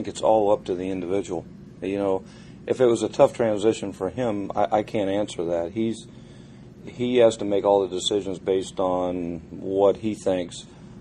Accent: Ohio, United States; But, you know, I'm from Ohio. All my whole family went to Ohio State except me.

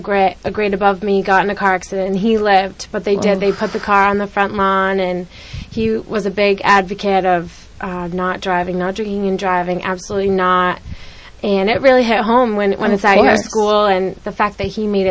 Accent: New Hampshire, United States; I'm from the Seacoast area, so I drive an hour and a half to and from practice.

